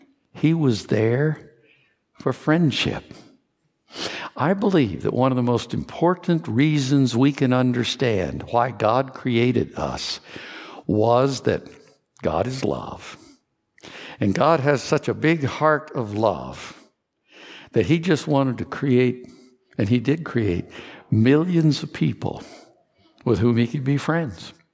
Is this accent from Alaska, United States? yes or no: no; Kentucky, United States; I told you this morning that I grew up in Kentucky, and in Kentucky, when people, southeastern Kentucky in the hills, the traditional architectural styles of Kentucky homes is different than in some other parts of the country.